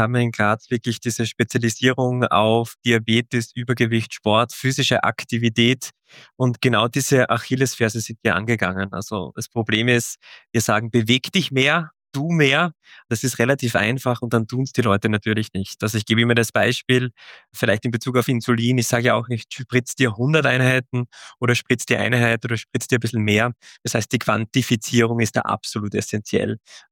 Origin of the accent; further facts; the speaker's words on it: Aachen, North Rhine-Westphalia, Germany; ich komme aus Aachen, bin dort Kardiologe am Uniklinikum